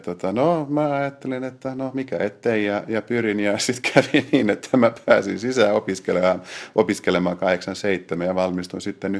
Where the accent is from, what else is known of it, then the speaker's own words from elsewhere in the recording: Kauniainen, Uusimaa, Finland; No mä oon ihan kotoisin Kauniaisista